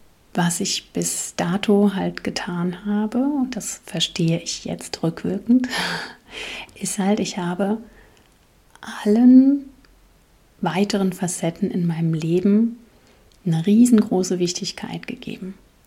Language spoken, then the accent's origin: German; East Germany, Germany; in der DDR, wo ich groß geworden bin